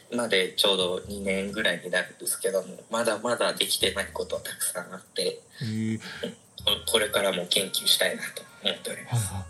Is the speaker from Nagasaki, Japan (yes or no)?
no; Hokkaido, Japan; 出身は北海道になります